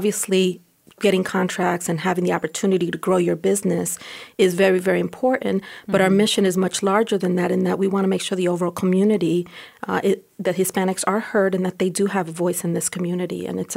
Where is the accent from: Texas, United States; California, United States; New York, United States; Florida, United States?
New York, United States; born there; My family, I was born in New York, and so my friends down here call me a New Yorican. My Southern friends call me a Yankee, but that's a different interview. Puerto Rican, born in New York.